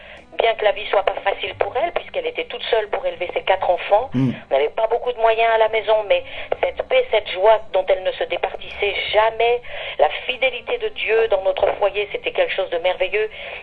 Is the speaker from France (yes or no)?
yes; Grenoble, Auvergne-Rhône-Alpes, France; quelqu'un qui venait d'arriver à Grenoble, puisque je suis native de Grenoble.